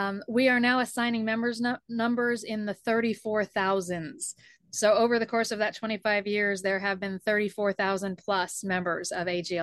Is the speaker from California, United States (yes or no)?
no; Charleston, South Carolina, United States; Here, I'm here in Charleston, South Carolina, on the boat, which is my hometown.